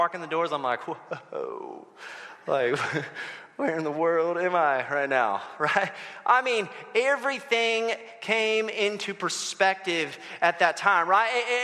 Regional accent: California, United States; also born or lived in West Coast; I grew up on the West Coast. I moved here from California. We don't got sunsets like that where we used to live.

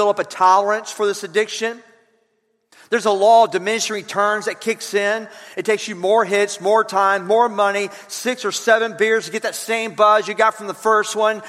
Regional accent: the South, United States; I chose 120 because we're from the South and we eat healthy, don't we? We're healthy. We're not like those Yankees up north, man.

